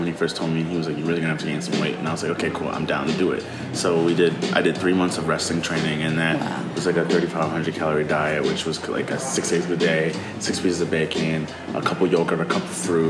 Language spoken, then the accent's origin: English; New Orleans, Louisiana, United States; No, I'm from New Orleans.